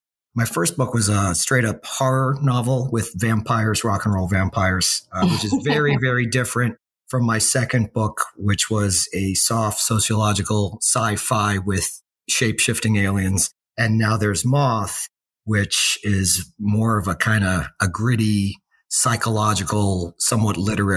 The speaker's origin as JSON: {"language": "English", "country": "United States", "said": "It was very strange being, people did refer to me as the American."}